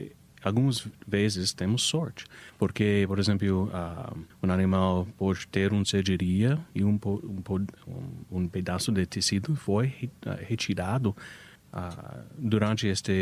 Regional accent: United States; Portuguese is a second language; Eu sou americano, então algumas vezes é difícil para entender as frases, mas originalmente dos Estados Unidos.

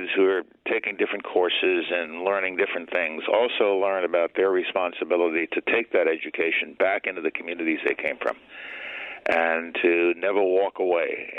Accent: New York City, New York, United States; I'm a New Yorker, and I'm now back in New York. I mean, I spent a lot of time in New York, a lot of time in Harlem. And this is my birthplace.

